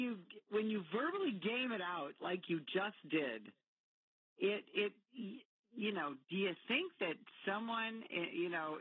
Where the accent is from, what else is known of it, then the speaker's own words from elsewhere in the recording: United States; And I certainly, as an American, would not want to take an oath to their, you know, government